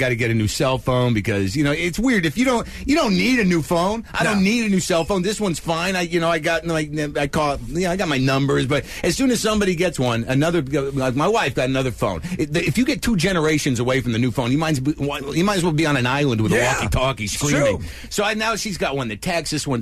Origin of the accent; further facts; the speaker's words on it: Jersey City, New Jersey, United States; born there; I think my heart is New Jersey. I don't remember living there that much. I was born in Jersey City.